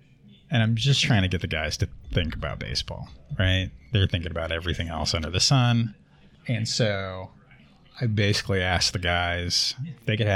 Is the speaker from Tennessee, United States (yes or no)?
no; Indiana, United States; when I was a kid, backyard, growing up in Indiana, right?